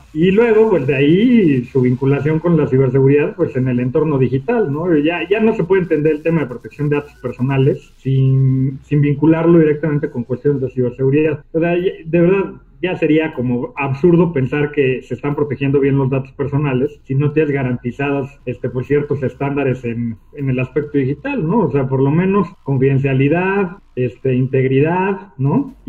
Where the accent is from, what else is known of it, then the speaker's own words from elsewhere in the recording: Mexico; Estudié en la UNAM, soy mexicano